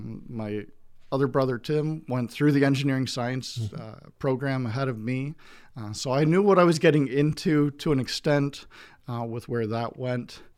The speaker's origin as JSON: {"language": "English", "town": "Fearnaught", "region": "Pennsylvania", "country": "United States", "tie": "born or raised there", "said": "born and raised in Pennsylvania, anthracite coal region, Schuylkill County, small little village known as Fearnaught, Pennsylvania, in the Higgins Valley."}